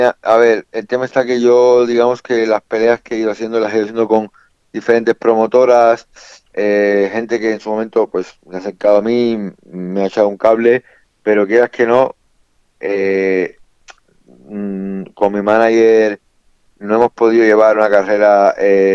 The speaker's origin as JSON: {"language": "Spanish", "country": "Cuba", "said": "Mira, yo soy cubano"}